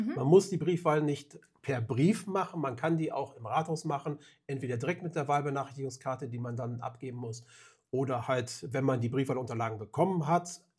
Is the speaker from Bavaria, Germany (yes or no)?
no; Nümbrecht, North Rhine-Westphalia, Germany; Wir sind Nümbrechter, wir kommen aus der Umgebung und können auch direkt angesprochen werden.